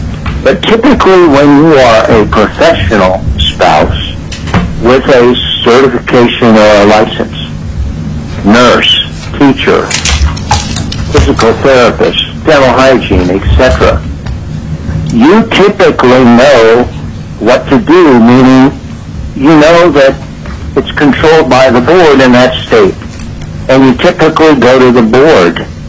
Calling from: San Antonio, Texas, United States; Now, I'm calling you from San Antonio, Texas, but I was asked to cover Alaska during Mark Sansusi's absence.

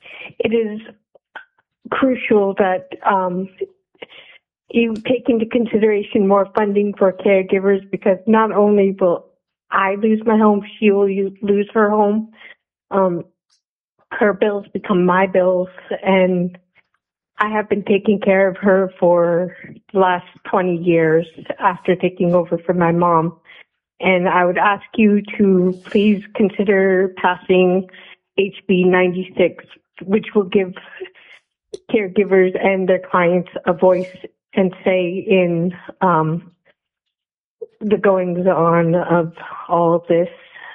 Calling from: Anchorage, Alaska, United States; I am from Anchorage, Alaska.

